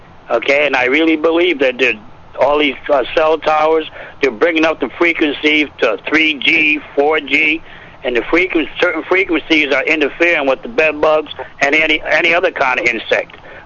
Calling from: Connecticut, United States; I'm calling from Connecticut.

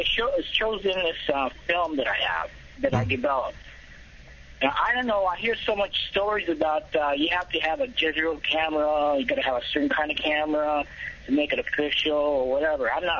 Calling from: San Diego, California, United States; San Diego.

